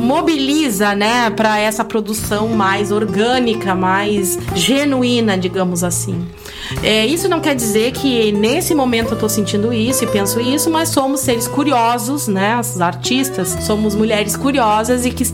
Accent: Arroio Grande, Rio Grande do Sul, Brazil; born there; Mas é o lugar onde eu nasci, uma cidade que se chama Arroio Grande, quase fronteira com o Uruguai

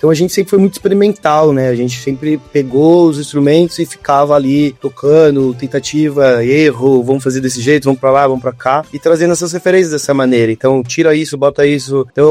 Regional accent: Mogi das Cruzes, São Paulo, Brazil; Eu sou natural de Mogi das Cruzes. E aí lá, desde moleque, assim, participando de projetos musicais, compondo

